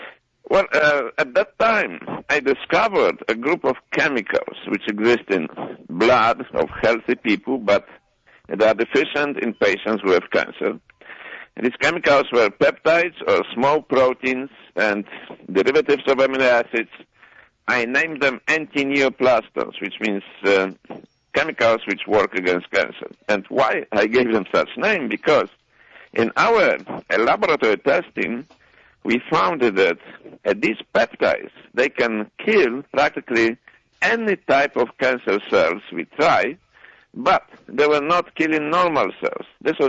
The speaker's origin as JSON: {"language": "English", "country": "Poland", "second_language": "English", "moved": "as an adult", "lives_now": "United States", "said": "I immigrated from Poland to the United States in 1970s"}